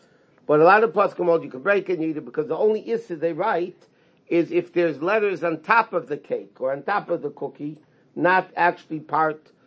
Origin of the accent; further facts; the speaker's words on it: Chicago, Illinois, United States; I grew up in Chicago, I didn't grow up in New York.